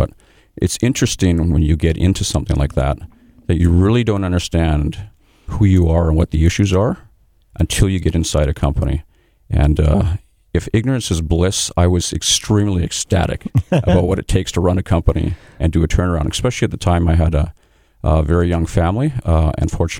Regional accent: Winnipeg, Manitoba, Canada; I'm born and raised in Winnipeg

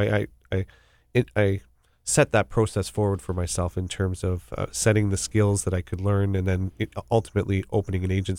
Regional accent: Winnipeg, Manitoba, Canada; I'm from Winnipeg

